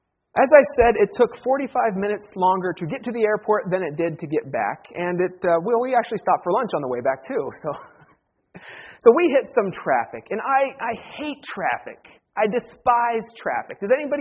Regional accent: Ohio, United States; And remember, I come from Ohio. I come from the land where we have four seasons.

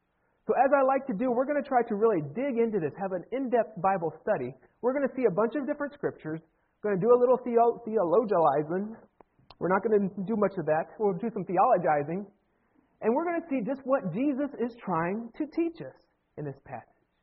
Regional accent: Ohio, United States; I am a diehard Ohio State Buckeyes fan, born and bred in Ohio, an OSU alumni.

